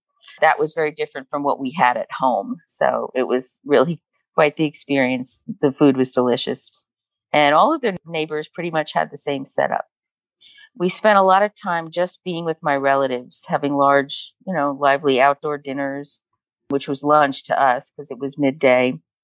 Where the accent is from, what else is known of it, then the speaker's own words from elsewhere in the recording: Huntington, New York, United States; moved away as an adult; also born or lived in Manhasset, United States; I was born in Manhasset, Liz, and that's just outside of New York City. I'm the oldest of four children, each a year apart. We moved to Huntington, Long Island in New York when I was a year old, and I lived there until I went to college in Washington, D.C. in 1979.